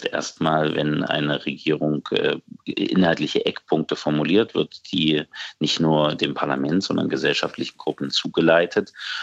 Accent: Thuringia, Germany; wir haben als Thüringer sogar eine spezielle Perspektive in diese Diskussion mit einzubringen

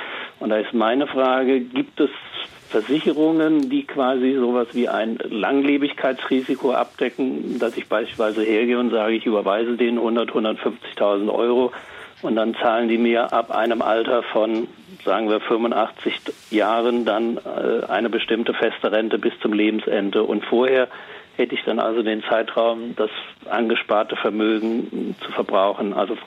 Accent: Kelsterbach, Hesse, Germany; Ich komme aus Kelzerbach.

